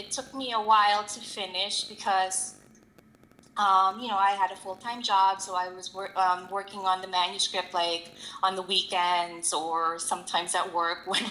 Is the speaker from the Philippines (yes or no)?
yes; Philippines; Ever since I was a little girl, like growing up in the Philippines, English had always been like my favorite subject.